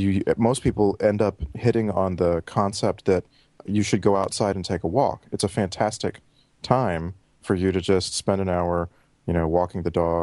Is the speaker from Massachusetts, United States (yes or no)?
no; Texas, United States; now in Vancouver, Canada; Right. 35 years in Texas, the last year plus in Vancouver, British Columbia, Canada, and working on Hawaii.